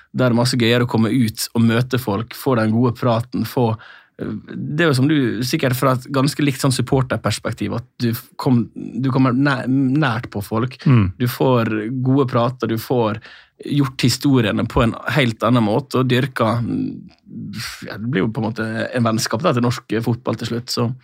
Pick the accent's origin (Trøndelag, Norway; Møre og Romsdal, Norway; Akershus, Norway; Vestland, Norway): Møre og Romsdal, Norway; Altså ta for min del som sunnmøring å få med seg 3-4 kompiser på kamp